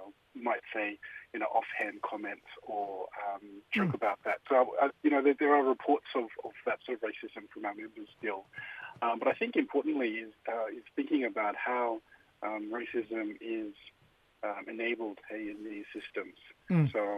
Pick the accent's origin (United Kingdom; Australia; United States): Australia; Thursday Island, Queensland; I grew up on Waibini on Thursday Island. My people are from the Eastern Islands there, Torres Strait, Miriam, Dorib, Erubam people of the East, and Wurundjeri people there of Cape York.